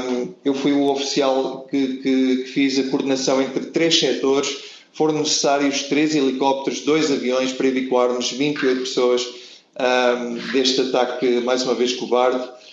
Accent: Portugal; mas como bom português que sou

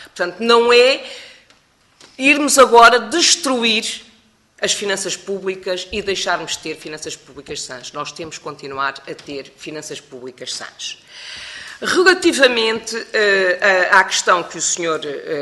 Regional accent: Leiria, Portugal; sou do Distrito de Leiria, portanto fui eleita pelo Distrito de Leiria

